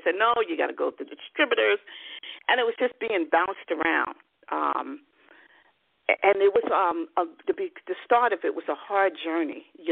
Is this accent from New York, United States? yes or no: yes; New York, United States; and, you know, I was from New York